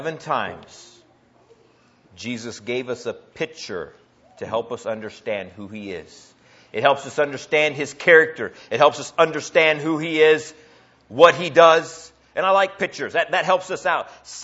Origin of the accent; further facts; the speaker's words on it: Iowa, United States; And I grew up in Iowa, and in Iowa, everybody likes the Hawkeyes because there's no professional sports there